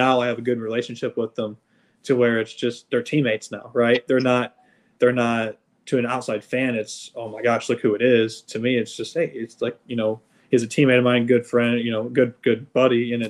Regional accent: St. Louis, Missouri, United States; especially growing up in St. Louis, being a Cardinal fan

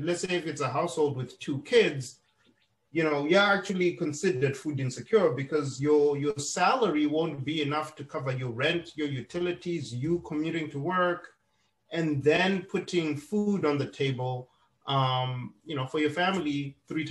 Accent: Zimbabwe; now in United States; So I grew up in Zimbabwe. That's part of my background before I came to the US.

